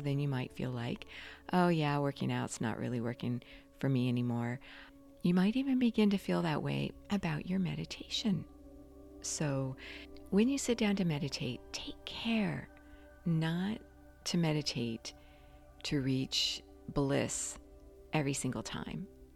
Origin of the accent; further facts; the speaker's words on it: Philippines; By November, the strongest storm in the world hit my hometown in the Philippines, and I wasn't able to contact my family.